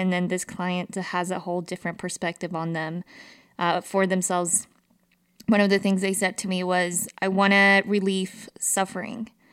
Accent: Salt Lake City, Utah, United States; especially myself growing up in Salt Lake City, Utah, which is a very, like, you're, as a Latina, I was just like a minority

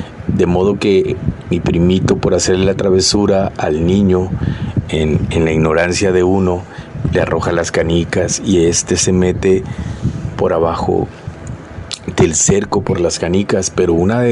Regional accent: Los Mochis, Sinaloa, Mexico; now in Tijuana, Mexico; Soy originario de Los Mochis, Sinaloa, aunque actualmente resido en Tijuana, Baja California.

